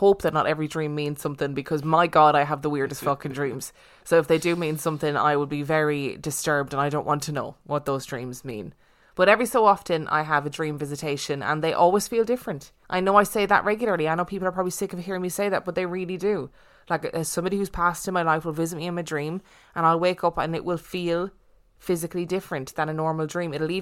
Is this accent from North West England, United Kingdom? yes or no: yes; Carlisle, North West England, United Kingdom; now in London, United Kingdom; I live and work in London, but I'm as northern as they come. I was born and raised in Carlisle, Cumbria, a city at the top of the Lake District bordering Scotland.